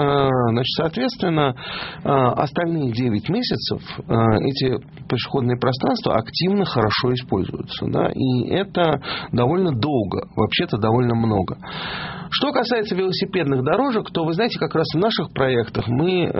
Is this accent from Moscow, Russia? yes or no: yes; Moscow, Russia; Я должен сказать, что я москвич, и я вырос тут